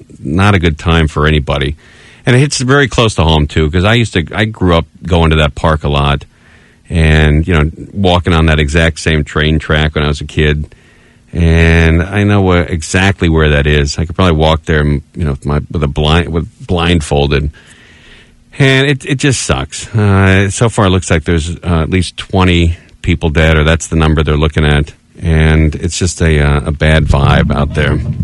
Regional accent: California, United States; I grew up in the San Fernando Valley. There's a lot of people live in the San Fernando Valley.

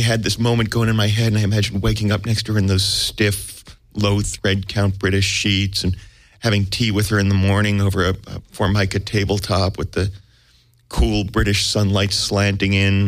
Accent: United States; accent: American; I had my exotic American accent going for me

